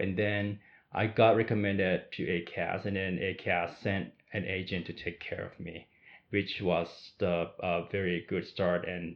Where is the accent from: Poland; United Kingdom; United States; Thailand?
Thailand; now in Toronto, Canada; I'm originally from Thailand, and then I moved to Toronto 5 years ago.